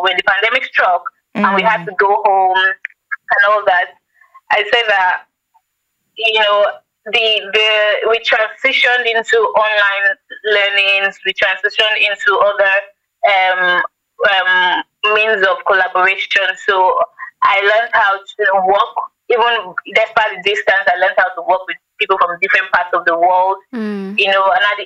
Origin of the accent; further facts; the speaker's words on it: Nigeria; it's not just about my primary position as a Nigerian filmmaker, but how much more impact I have across the world.